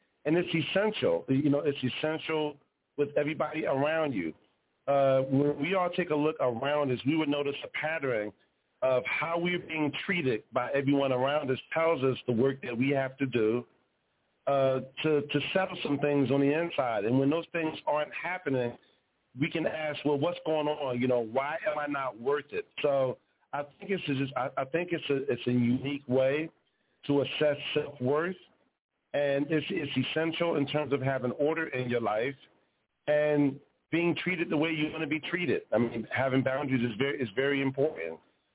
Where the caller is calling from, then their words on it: Philadelphia, Pennsylvania, United States; I'm tuning in from Philadelphia.